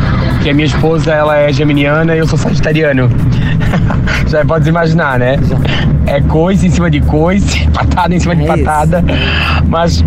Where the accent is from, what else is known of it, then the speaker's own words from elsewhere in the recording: Brusque, Santa Catarina, Brazil; now in Florianópolis, Brazil; aqui de Santa Catarina. Eu sou de Brusque, mas atualmente eu moro em Floripa, né?